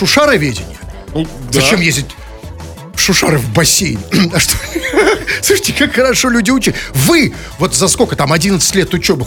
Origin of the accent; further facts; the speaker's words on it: Saint Petersburg, Russia; Я ленинградец, коренной.